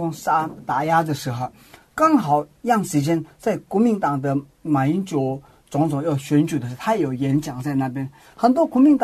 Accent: Tibet, China; now in Taiwan; 那我们西藏社会里面也是觉得台湾听起来有一点怪怪的，

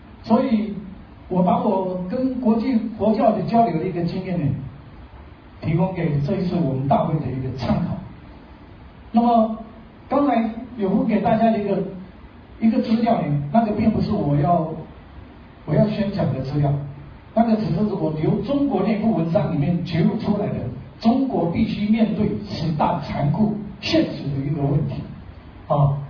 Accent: Taiwan; 汶川大地震的时候我们台湾人捐助了多少

